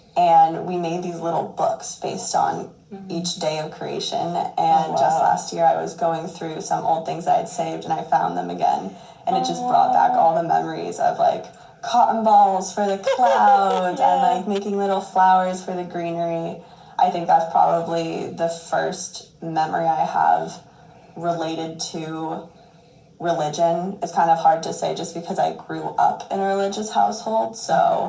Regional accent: Los Angeles, California, United States; I'm from Los Angeles, California. I know, long trek to Lafayette, but I'm really loving it here.

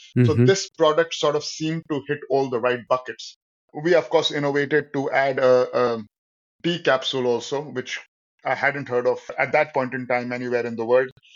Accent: India; And me being Indian, it just was the natural choice out of those four to move to set up this business.

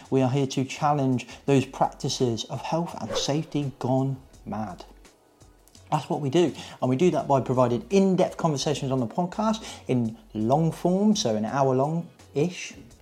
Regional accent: United Kingdom; come on, we're British, we don't like talking to each other anyway

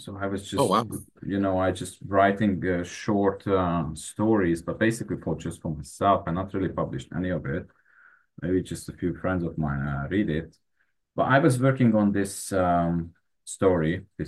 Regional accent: Hungary; English is a second language; moved away as an adult; now in London, United Kingdom; I'm from Hungary, but I'm living in London for years now.

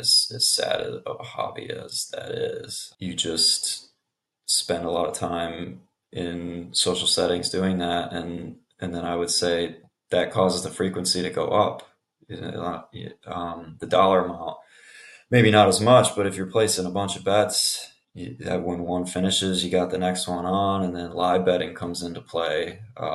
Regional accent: Buffalo, New York, United States; now in Philadelphia, United States; and I grew up in Buffalo, New York, but I'm now in Philadelphia, PA

